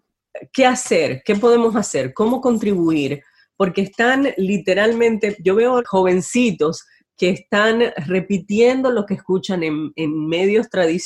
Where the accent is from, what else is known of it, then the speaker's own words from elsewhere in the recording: Dominican Republic; Soy latina, soy mujer, soy dominicana, soy inmigrante